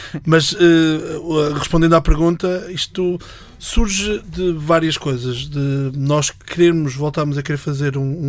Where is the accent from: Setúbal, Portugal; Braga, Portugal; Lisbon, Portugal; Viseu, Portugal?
Viseu, Portugal; Canas de Senhorim; sendo da região, eu sou de Canas de Senhorinho, Mário de Nelas, de Viseu atualmente